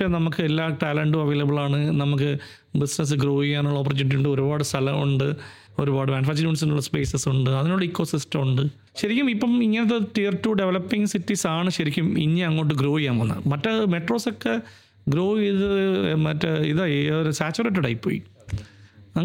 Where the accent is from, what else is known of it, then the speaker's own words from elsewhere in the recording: Thiruvananthapuram, Kerala, India; വളരെ ഞാൻ തിരുവനന്തപുരത്ത് ജനിച്ച് വളർന്ന് ജീവിച്ച ആളായതുകൊണ്ട് എനിക്ക് വളരെ സന്തോഷമുള്ളൊരു കാര്യമാണ്.